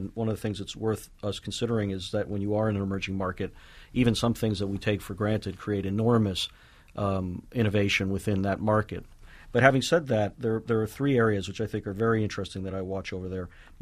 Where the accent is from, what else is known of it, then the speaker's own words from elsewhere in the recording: United States; probably in part because I'm American, had a Western education